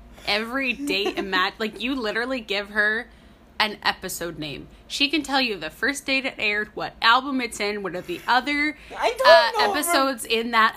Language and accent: English; Canada; since we're also Canadian, we are north of the States, obviously.